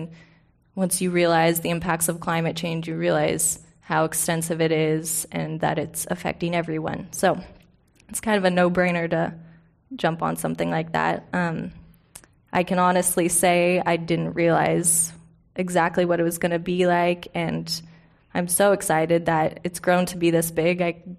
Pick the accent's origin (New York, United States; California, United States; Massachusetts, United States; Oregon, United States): Oregon, United States; Bend; And I was in Bend, Oregon, my hometown